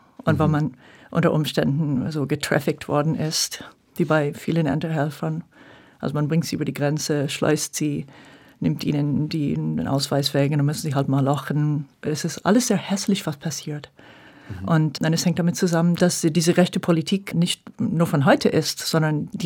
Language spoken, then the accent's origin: German; California, United States; German is a second language; das war ein großer Volksheld in meiner Jugend, weil ich bin ja aus Kalifornien.